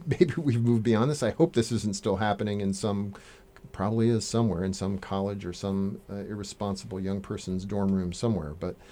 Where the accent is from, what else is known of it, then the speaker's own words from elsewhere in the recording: California, United States; also born or lived in US South; I must confess, I grew up in California, y'all probably know, and I had never seen that until I actually moved to the East Coast and lived in the South